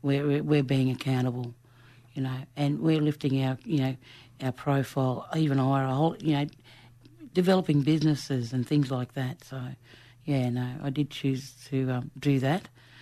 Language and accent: English; Dirranbandi, Queensland, Australia; But I think when we grew up in Dirranbandi, because we were always on properties, the eldest ones were all able to go to boarding schools.